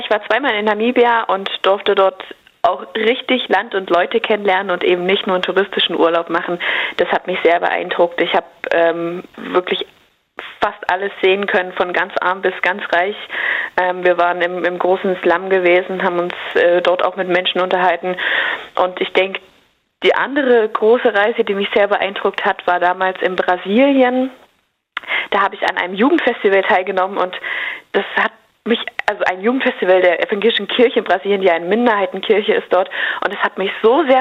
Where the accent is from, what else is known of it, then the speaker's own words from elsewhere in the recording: Germany; dass wir als Deutsche uns dazu äußern.